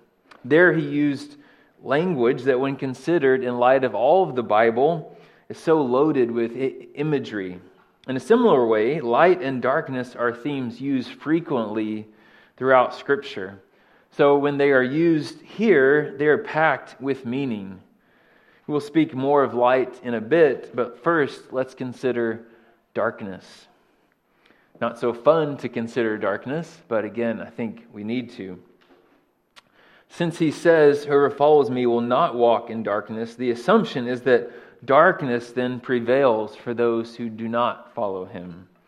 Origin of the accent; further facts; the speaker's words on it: Kentucky, United States; Well, growing up in the States, in the state of Kentucky, something that my friends and I liked to do as we got a little bit older was to explore caves that were in our area.